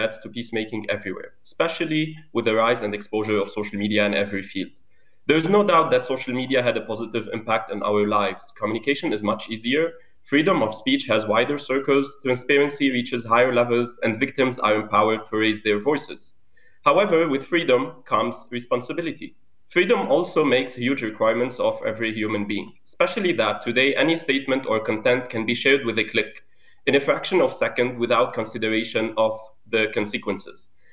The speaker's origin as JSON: {"language": "English", "town": "Beirut", "region": "Beirut Governorate", "country": "Lebanon", "said": "I am from Beirut, Lebanon, and a former minority fellow at OHCHR belonging to the Assyrian community."}